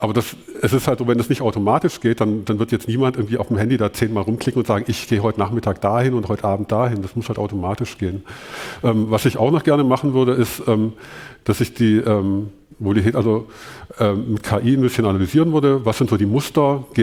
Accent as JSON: {"language": "German", "town": "Stuttgart", "region": "Baden-Württemberg", "country": "Germany", "said": "Also ich komme aus Stuttgart"}